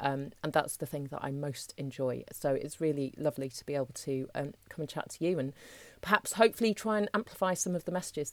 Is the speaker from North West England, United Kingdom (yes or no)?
yes; North West England, United Kingdom; now in London, United Kingdom; I grew up in Cheshire and she was living in Greater Manchester, and I'd moved to Cambridge for uni and then London because I was going out with a man who is now my husband who lived in London.